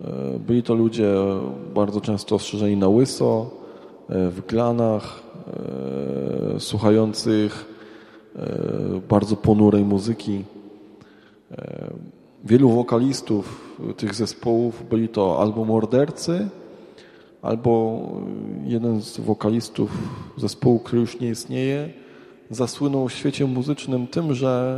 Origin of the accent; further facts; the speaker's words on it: Radom, Masovian Voivodeship, Poland; jestem z Radomia. Mam 27 lat, jestem kawalerem.